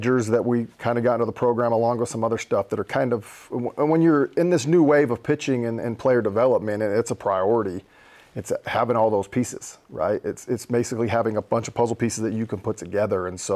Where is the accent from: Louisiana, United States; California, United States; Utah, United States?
Utah, United States; Salt Lake City; also born or lived in Magna; Yeah, so I was born and raised in Utah, Glendale Rose Park area, moved to Magna, went to Cypress